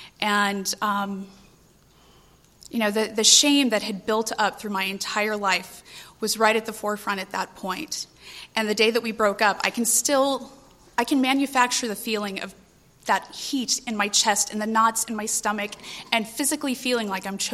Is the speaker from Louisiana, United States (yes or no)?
no; Poway, California, United States; I'm from San Diego, but I am from a little town called Poway. Born and raised, middle-class family.